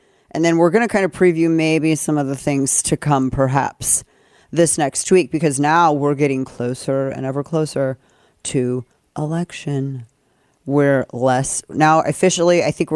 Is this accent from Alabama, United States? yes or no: no; Missouri, United States; And I come from Southern Missouri, so you know I'm like indicting myself in this partially